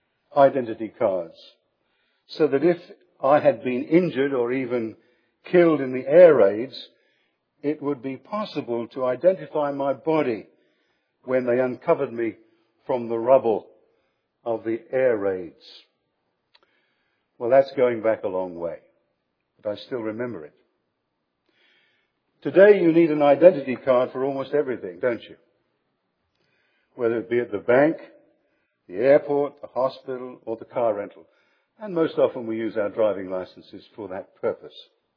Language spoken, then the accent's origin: English; England, United Kingdom; As a child growing up in England, I still remember during the Second World War that we carried identity cards.